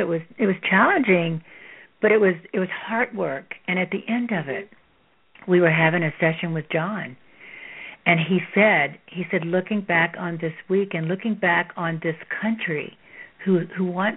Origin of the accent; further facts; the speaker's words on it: Texas, United States; I'm full of pithy little sayings growing up in Texas.